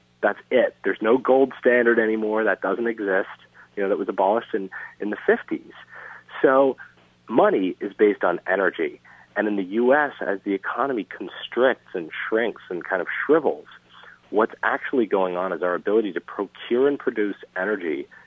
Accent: Louisiana, United States; It starts with my personal history of growing up in Louisiana, watching members of my family get sick, and some of them die from pollution from the oil refineries there.

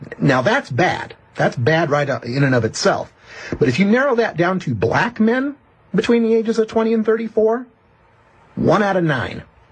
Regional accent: Oregon, United States; Vermont, Michigan, Connecticut, and my home state of Oregon

